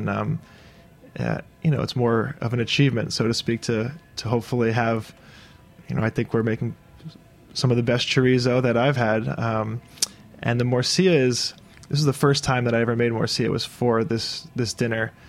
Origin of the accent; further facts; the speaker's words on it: New York City, New York, United States; we grew up on the Upper West Side of New York, of Manhattan.